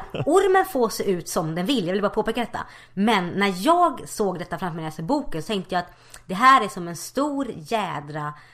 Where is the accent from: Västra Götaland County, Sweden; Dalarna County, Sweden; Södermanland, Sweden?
Västra Götaland County, Sweden; Gothenburg; Hej, jag är från Göteborg förresten.